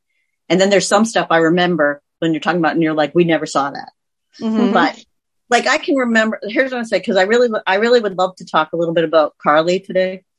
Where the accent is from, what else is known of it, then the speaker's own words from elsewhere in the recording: Andover, Massachusetts, United States; also born or lived in New York; So I grew up in Andover.